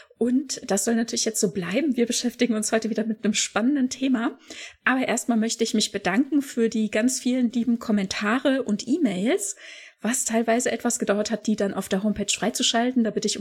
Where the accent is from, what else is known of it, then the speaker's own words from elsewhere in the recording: Germany; Also das sind ja wir vor allem als Deutsche, als große Synchronisationsnation auch nicht unbedingt immer so gewohnt, dass alles so lippensynchron ist